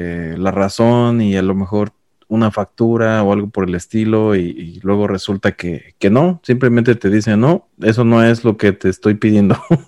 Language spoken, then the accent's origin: Spanish; Mexico; estamos acostumbrados a lo mejor luego como mexicanos a buscarle